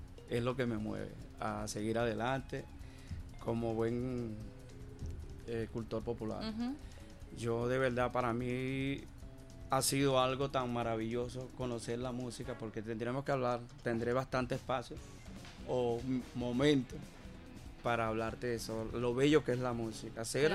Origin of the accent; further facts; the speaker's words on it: Bolívar, Venezuela; Bueno, además de Guayana, por ser mi tierra querida